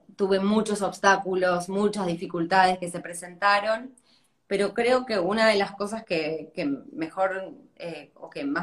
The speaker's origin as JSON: {"language": "Spanish", "town": "Río Cuarto", "region": "Córdoba", "country": "Argentina", "tie": "born or raised there", "said": "Soy la tercera de tres hermanas, soy la más chiquita. Me crié en Río Cuarto, muy en la naturaleza, muy libre."}